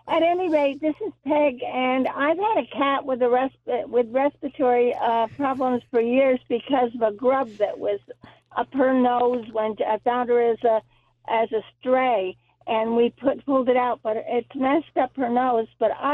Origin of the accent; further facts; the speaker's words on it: Westerlo, New York, United States; I'm right now from my call, but I'm from Westerlo, New York.